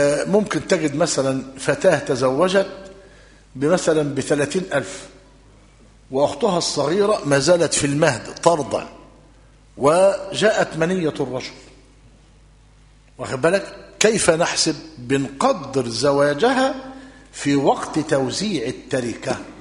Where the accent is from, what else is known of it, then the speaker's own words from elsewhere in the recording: Egypt; طب عندنا في مصر الامر اختلف